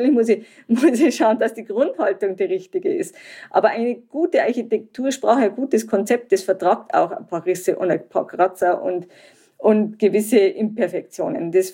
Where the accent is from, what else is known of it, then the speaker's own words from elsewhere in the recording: Germany; Am Anfang habe ich geglaubt, ich komme aus Deutschland, ich muss perfekten Technologien mitbringen